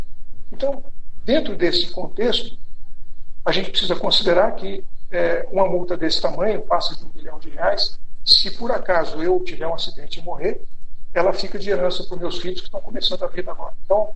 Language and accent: Portuguese; Maringá, Paraná, Brazil; eu nasci em Maringá, sou maringaense, vivo aqui, moro aqui, e eu quero que a cidade vá bem